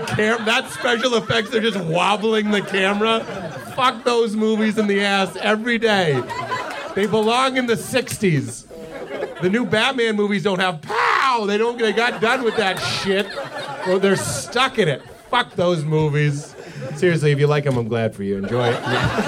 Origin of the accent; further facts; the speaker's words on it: Lexington, Massachusetts, United States; Like I'm from Lexington. Nothing really happened in Lexington or Salem, Massachusetts.